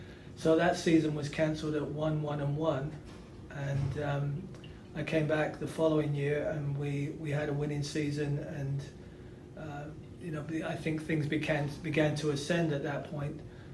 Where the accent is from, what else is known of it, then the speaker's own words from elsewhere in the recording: London, England, United Kingdom; moved away as an adult; now in Milwaukee, United States; I was born in London and grew up in England, played soccer there, played in college, came over to the US for a summer program, a couple of summer programs, and got offered a job here and made Milwaukee my home for 16 years.